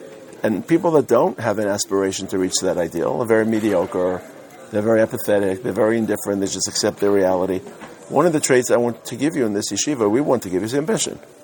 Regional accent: Brooklyn, New York, United States; I come from Brooklyn.

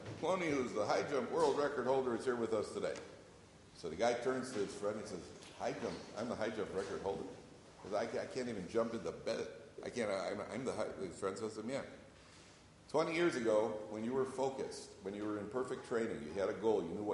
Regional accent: Chicago, Illinois, United States; And I'm from Chicago. It's a real city.

